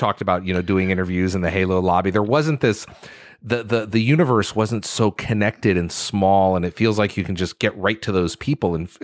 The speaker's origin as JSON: {"language": "English", "region": "New England", "country": "United States", "tie": "born or raised there", "said": "You know, I grew up in New England, which is not a center for game development or video games"}